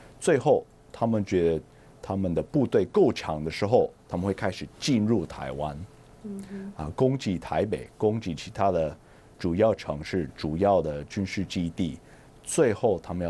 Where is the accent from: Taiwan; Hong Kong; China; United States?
United States; 所以我觉得对我们美国人来讲，这是一个很重要的题目